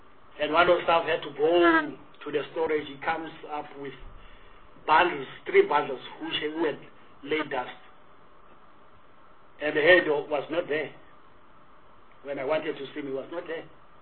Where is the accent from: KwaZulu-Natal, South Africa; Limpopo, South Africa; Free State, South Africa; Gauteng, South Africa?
Free State, South Africa; And, so as a person coming from the Free State, I'm very worried about